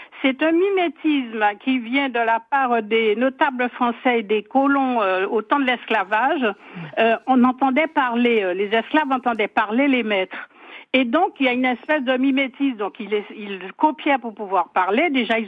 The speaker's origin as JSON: {"language": "French", "country": "Martinique", "accent": "Creole", "lives_now": "Corsica, France", "said": "Mais oui, je suis martiniquaise"}